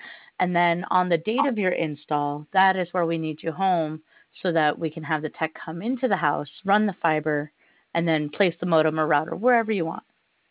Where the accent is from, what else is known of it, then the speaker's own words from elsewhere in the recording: St. Barthélemy; I grew up in the Caribbean, so St. Barts has always been my home.